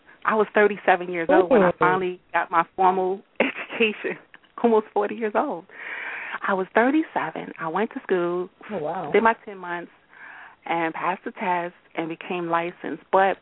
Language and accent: English; Queens, New York, United States; also born or lived in Brooklyn; now in Bloomfield, United States; I'm from Queens, New York, but I'm now living in Bloomfield, New Jersey, so I'm always in the city on my gigs.